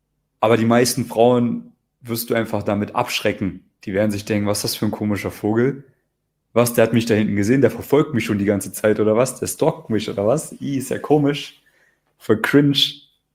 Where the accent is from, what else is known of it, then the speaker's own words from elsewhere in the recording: East Germany, Germany; Ich komme ja aus Ostdeutschland. Da gibt es keine Ferraris, da gibt es nicht mal Bananen.